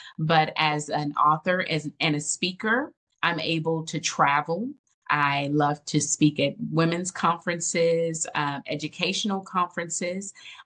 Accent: Austin, Texas, United States; But I am the youngest of six kids, born and raised in Austin, Texas. I come from very humble beginnings.

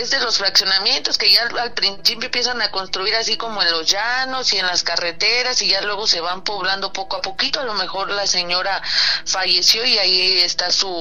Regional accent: Morelia, Michoacán, Mexico; Yo soy de Morelia

